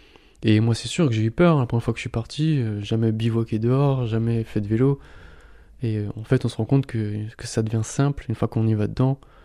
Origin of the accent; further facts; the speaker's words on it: Mulhouse, Grand Est, France; j'ai vu des formes d'humanité que j'avais pas ressenti chez moi à Mulhouse, dans mon cercle familial